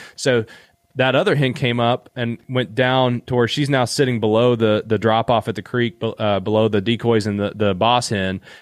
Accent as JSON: {"language": "English", "region": "Kentucky", "country": "United States", "said": "I'm from Eastern Kentucky, so I've been to see this."}